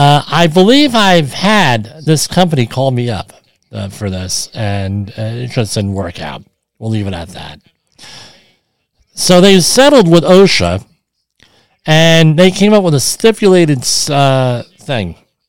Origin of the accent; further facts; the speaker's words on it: New Jersey, United States; I grew up in New Jersey. You have Northern New Jersey, which is distinctly New York.